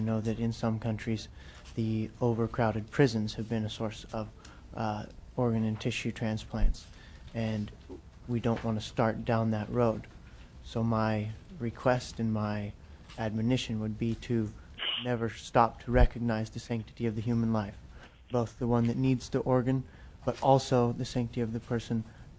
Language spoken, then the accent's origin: English; Fairbanks, Alaska, United States; I'm from Fairbanks. I just flew down here on a whim to visit the Capitol